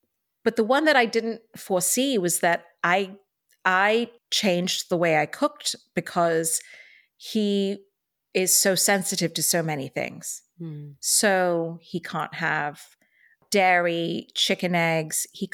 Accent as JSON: {"language": "English", "region": "Dubai", "country": "United Arab Emirates", "tie": "born or raised there", "said": "I grew up in Dubai, which is just across the water from Iran."}